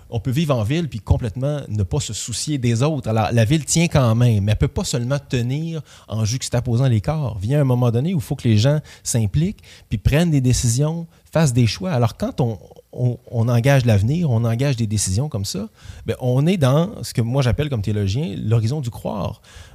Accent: Quebec, Canada; Donc, même si chez nous, au Québec, on peut peut-être associer

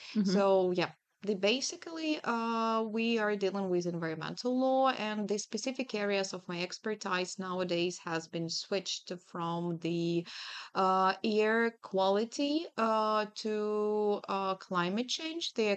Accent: Kharkiv, Kharkiv Oblast, Ukraine; English is a second language; And I am from Ukraine, obviously.

